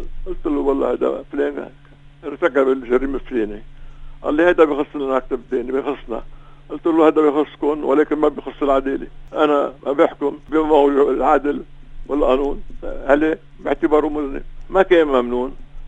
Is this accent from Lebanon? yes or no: yes; Beirut, Beirut Governorate, Lebanon; أنا من بيروت وخدم منزلي وحرق منزلي